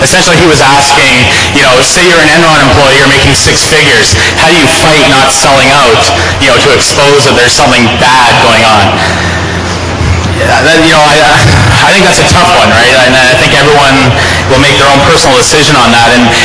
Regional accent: Canada; I'm a Canadian, so I'm not completely familiar with a lot of the U.S. laws

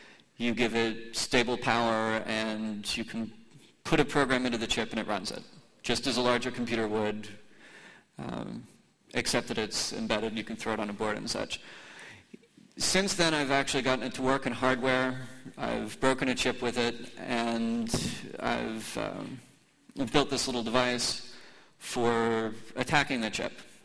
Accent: Knoxville, Tennessee, United States; So I'm from Knoxville, Tennessee. It's a neighborly town. I'll soon be moving to Philadelphia, which is not quite so neighborly.

